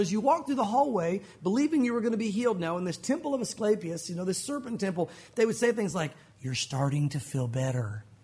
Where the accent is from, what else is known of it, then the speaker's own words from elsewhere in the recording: Tennessee, United States; also born or lived in Santa Fe; now I lived out west for a while in Santa Fe, you guys know that, I'm mostly from Tennessee, but I lived out west for a while.